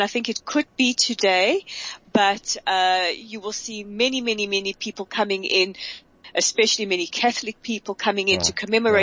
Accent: South Africa; also born or lived in South America; what a special community I grew up in South Africa

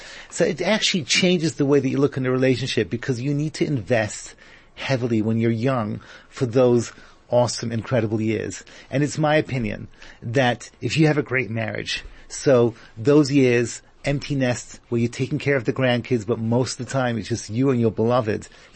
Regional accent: England, United Kingdom; now in Israel; I'm originally from England with a little twist of American. So those of you who are trying to figure out my accent, it's a little twisted.

